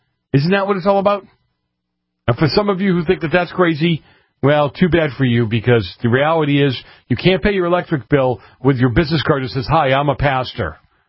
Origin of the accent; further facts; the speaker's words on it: Kentucky, United States; I grew up in Kentucky. I know how they are.